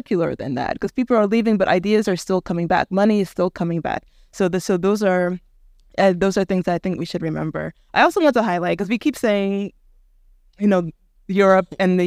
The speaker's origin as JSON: {"language": "English", "region": "Eastern Region", "country": "Ghana", "said": "Even I went to my hometown in the Eastern region last weekend"}